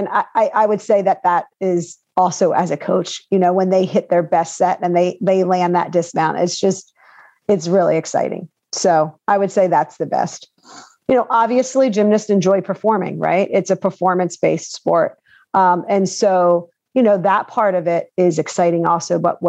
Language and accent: English; New Jersey, United States; now in Delaware, United States; I actually grew up in New Jersey. I live in Delaware now, but I grew up in New Jersey.